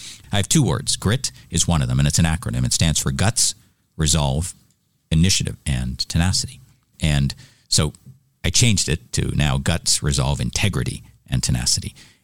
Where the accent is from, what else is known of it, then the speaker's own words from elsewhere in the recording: Toronto, Ontario, Canada; I grew up in Canada, in Toronto and Mississauga area eventually.